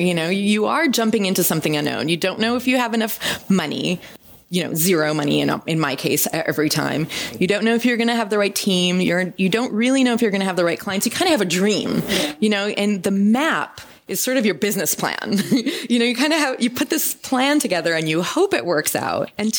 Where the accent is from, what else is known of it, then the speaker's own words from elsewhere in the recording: Michigan, United States; I grew up in Michigan, Detroit area, and there was all these county fairs the way they have in the Midwest.